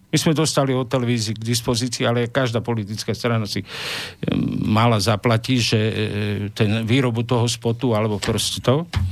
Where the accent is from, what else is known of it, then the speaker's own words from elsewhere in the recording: Tlmače, Nitra Region, Slovakia; v tom mieste, kde ja som vyrastal a žil teda v Tlmačoch na Lipníku